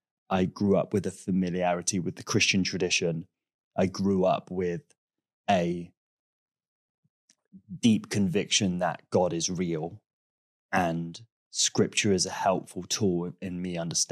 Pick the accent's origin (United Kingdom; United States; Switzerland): United Kingdom; Milton Keynes, South East England; now in London, United Kingdom; my dad was born in Ghana. My mom was born in London. I was born in North London and grew up in a place called Milton Keynes.